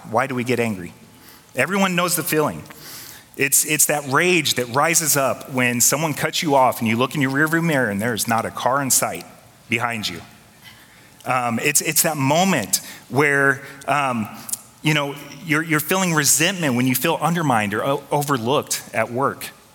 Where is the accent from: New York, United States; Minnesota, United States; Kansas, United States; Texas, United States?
Minnesota, United States; I'm from Minnesota. I love snow. I even say it funny, snow, Minnesota.